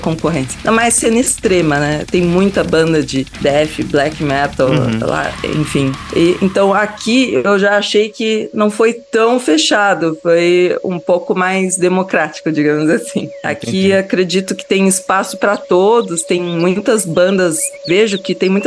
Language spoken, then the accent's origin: Portuguese; Rio Grande, Rio Grande do Sul, Brazil; Assim, porque a gente veio do interior, lá de Rio Grande.